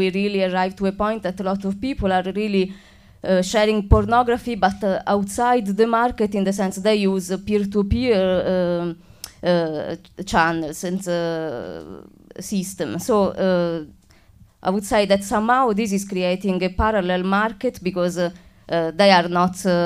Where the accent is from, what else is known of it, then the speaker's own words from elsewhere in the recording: Italy; English is a second language; because I come from Italy